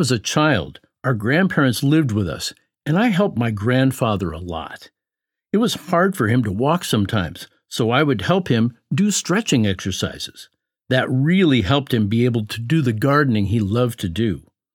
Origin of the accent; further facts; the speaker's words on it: New York, United States; Sure. I'm from New York, and I came here last August to do a university degree in athletic training.